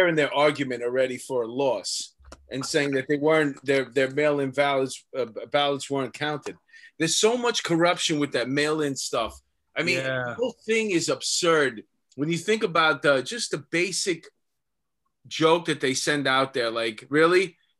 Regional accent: Astoria, New York, United States; I grew up with him in Astoria.

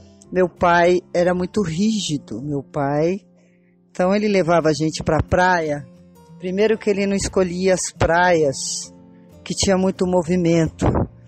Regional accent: Campinas, São Paulo, Brazil; sou de Barão Geraldo, Campinas

